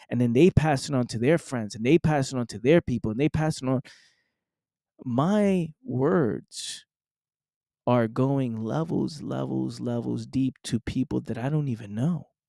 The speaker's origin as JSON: {"language": "English", "town": "Bronx", "region": "New York", "country": "United States", "tie": "born or raised there", "said": "someone like myself, born and raised in the Bronx, New York, in an environment that's so limited"}